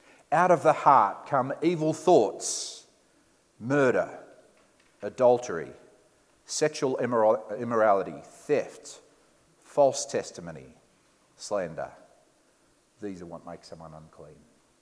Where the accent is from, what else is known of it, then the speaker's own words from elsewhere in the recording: Sydney, New South Wales, Australia; I'm from Sydney. Family's there. I've got a brother who lives in Sydney.